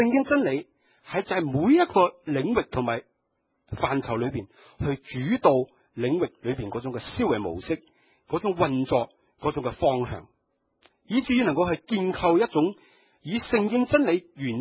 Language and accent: Chinese; Hong Kong; 所以我们香港人很熟悉的